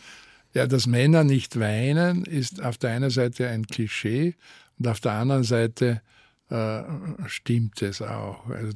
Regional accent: Styria, Austria; für mich als Steirer Bur aus der Provinz eine neue Welt

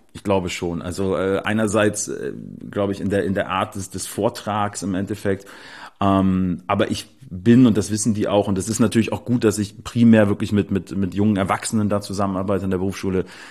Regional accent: Bremen, Germany; born or raised there; also born or lived in Kassel

